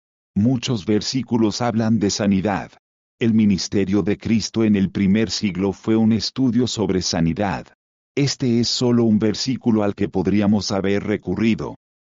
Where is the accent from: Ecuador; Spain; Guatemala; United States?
United States; No me ha tocado el hambre. Crecí en Estados Unidos